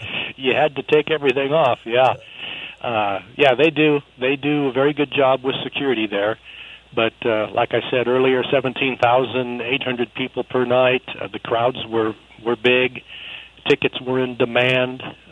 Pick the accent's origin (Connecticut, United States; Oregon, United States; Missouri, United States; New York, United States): Oregon, United States; Pendleton; I had a chance to talk to her here in Pendleton. She won the Pendleton Roundup, my hometown rodeo here.